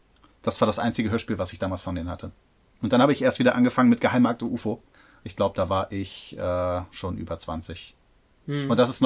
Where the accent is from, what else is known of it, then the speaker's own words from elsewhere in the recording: Hamburg, Germany; Als Hamburger hätte mir sowas nicht passieren dürfen.